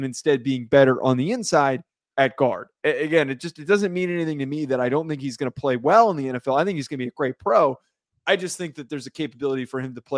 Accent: New Jersey, United States; I'm from New Jersey. I live in New Jersey, but I grew up in New Jersey.

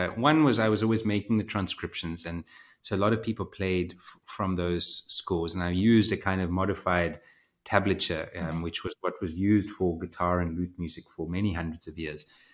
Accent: South Africa; I'm from South Africa.

